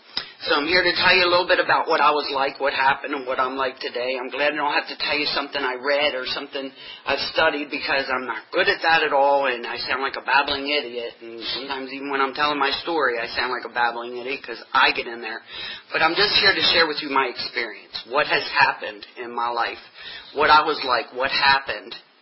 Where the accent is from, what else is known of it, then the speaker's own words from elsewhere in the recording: Baltimore, Maryland, United States; And I was born and raised in South Baltimore in Maryland. Raised in an alcoholic home.